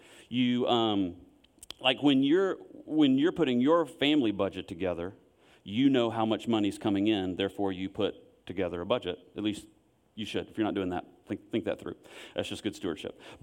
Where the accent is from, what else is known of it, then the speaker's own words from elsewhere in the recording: Wellford, South Carolina, United States; I'm from Welford, born and raised, so the fact that we now have a congregation in Lyman, Duncan, Welford is really nice.